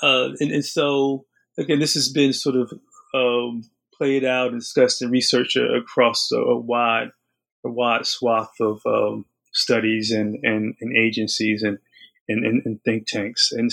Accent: New Jersey, United States; So I'm from New Jersey. My family is from New Jersey.

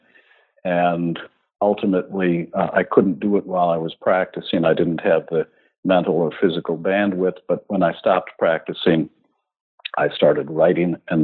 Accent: Milwaukee, Wisconsin, United States; born there; Certainly. I was born in Milwaukee, Wisconsin. Maybe that's starting too soon for you.

